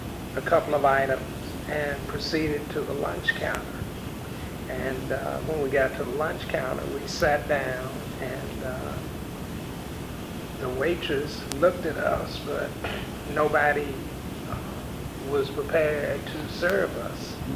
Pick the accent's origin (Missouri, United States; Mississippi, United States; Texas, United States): Mississippi, United States; Jackson; born there; I was born in Jackson, Mississippi in 1942.